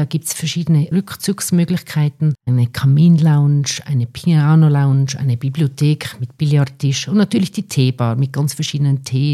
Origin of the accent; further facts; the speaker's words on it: Switzerland; now in Austria; Ich bin Schweizerin, aber schon seit 18 Jahren hier in Tirol lebend.